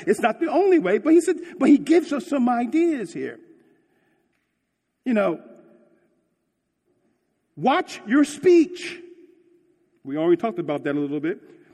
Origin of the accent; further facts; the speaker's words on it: Philadelphia, Pennsylvania, United States; And yes, I'm from Philly. I use my horn.